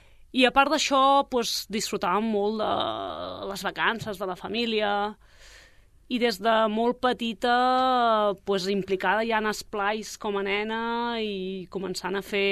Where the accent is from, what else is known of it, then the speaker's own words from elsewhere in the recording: Sabadell, Catalonia, Spain; born there; vaig néixer a Sabadell, a Santa Fe